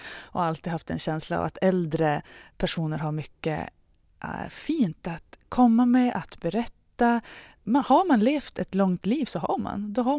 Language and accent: Swedish; Luleå, Norrbotten County, Sweden; now in Stockholm, Sweden; Jag är uppvuxen i Luleå, har bott i Luleå i stora delar av mitt liv. Men sen så tog jag mitt pick och pack för kanske 12 år sedan och testade att bo i Stockholm.